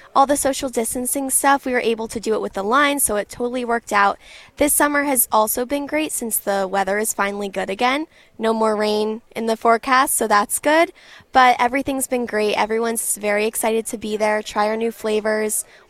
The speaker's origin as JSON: {"language": "English", "town": "Colchester", "country": "United States", "said": "I'm from Colchester."}